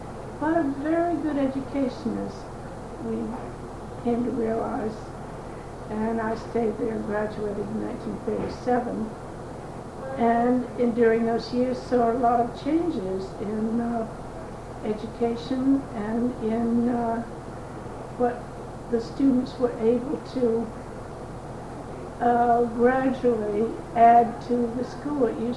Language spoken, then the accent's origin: English; Concord, Massachusetts, United States; also born or lived in Newton; Yes, we came from Newton, which was quite a change for us because Concord was such a much of a country town compared to suburban life in Newton.